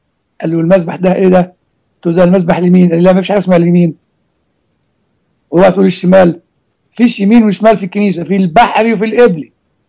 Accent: Egypt; now in United States; موجود عندنا في امريكا زي موجود عندنا في مصر

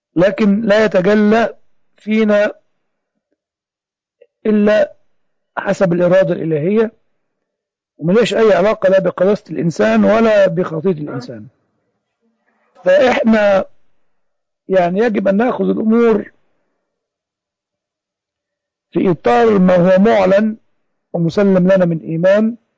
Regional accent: Egypt; ما حصلش ولم يكتب عندنا في مصر ولا سطر واحد

